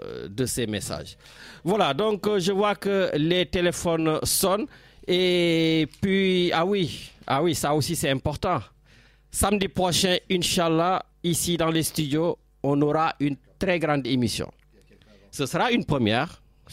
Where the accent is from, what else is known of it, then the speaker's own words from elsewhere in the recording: Senegal; on est des Sénégalais de la Teranga.